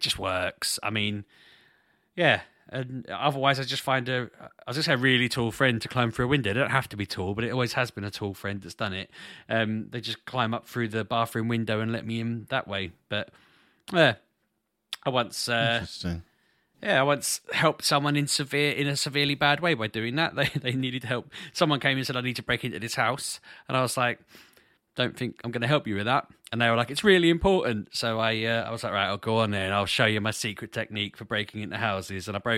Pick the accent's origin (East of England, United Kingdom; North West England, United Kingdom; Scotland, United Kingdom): East of England, United Kingdom; Grays; I grew up in Grays.